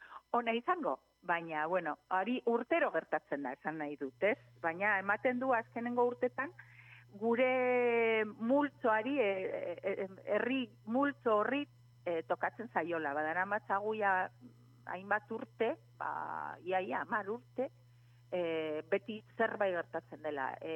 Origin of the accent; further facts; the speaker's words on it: Villabuena de Álava, Basque Country, Spain; ni Eskuernagakoa naiz, Bilabuena de Alabakoa